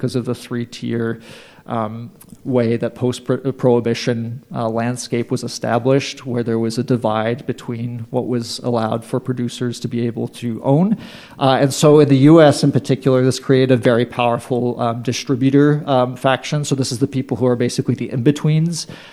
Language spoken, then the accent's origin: English; Canada; now in United States; something that is, of course, interesting coming to the U.S. as a Canadian is seeing how different many parts of alcohol retail are.